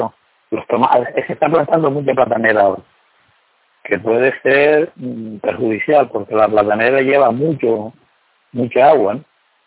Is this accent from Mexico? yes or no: no; Canary Islands, Spain; Y nosotros también somos canarios y somos Gran Canarios.